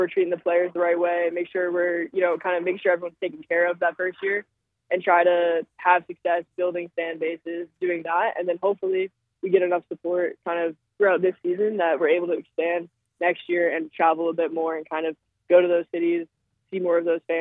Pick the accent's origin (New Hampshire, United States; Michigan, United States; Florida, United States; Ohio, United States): New Hampshire, United States; Amherst; now in Rockford, United States; Yeah, I grew up in Amherst, New Hampshire, and kind of spent my entire life in New Hampshire until I went away for college.